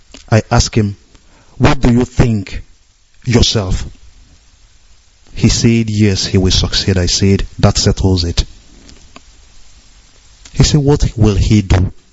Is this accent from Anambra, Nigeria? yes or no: yes; Onitsha, Anambra, Nigeria; I hail from Onichado, Umude village in Onichado, Biafra land.